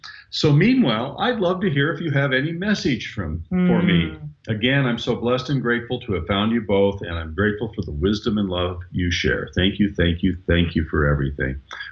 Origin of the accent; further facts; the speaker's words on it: South India, India; from South India.